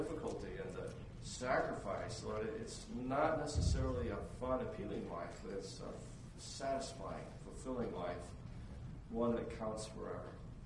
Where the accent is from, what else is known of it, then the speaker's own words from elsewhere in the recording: Ames, Iowa, United States; moved away as an adult; I'm from Ames, Iowa. I'm a pastor there, and I started out in Ames.